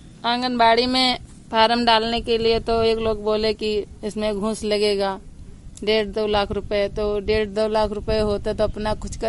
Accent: Paragpurwa, India; परागपुरवा।

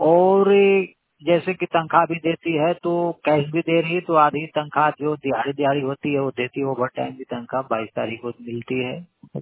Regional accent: Noida, Uttar Pradesh, India; मैं दिल्ली एनसीआर नोएडा से, नोएडा में मैं कासना गांव से हूं।

